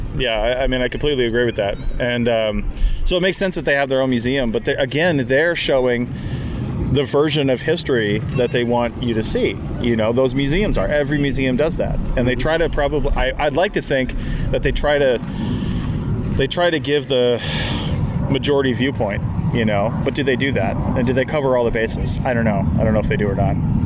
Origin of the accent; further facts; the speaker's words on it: West Coast, United States; even for me growing up on the West Coast, is always just like a center of politics